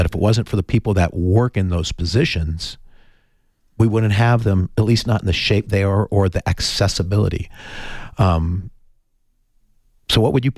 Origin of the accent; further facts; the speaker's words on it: Oro Valley, Arizona, United States; the mayor of the town of Oro Valley, my hometown.